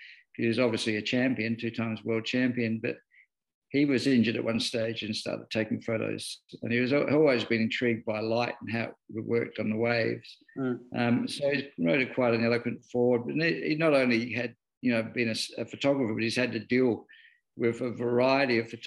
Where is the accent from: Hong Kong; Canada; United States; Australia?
Australia; Adelaide, South Australia; I grew up in South Australia in the calmer waters of St. Vincent Gulf, so in the suburbs of Adelaide called Brighton.